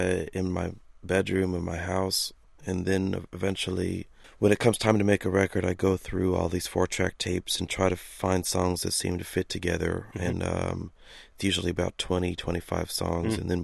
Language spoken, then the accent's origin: English; California, United States; born there; And I was born in Southern California